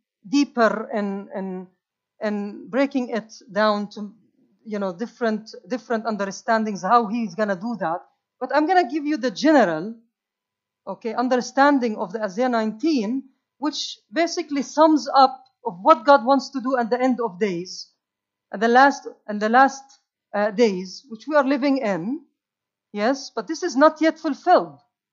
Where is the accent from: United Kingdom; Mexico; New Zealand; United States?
United Kingdom; we as British people, how are we going to be part of this? I believe that England will have a great part of this.